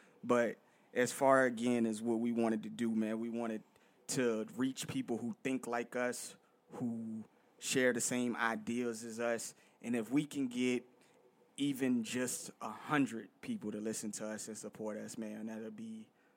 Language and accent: English; New York, United States; Now, even though we're from New York, not all of our teams are New York teams.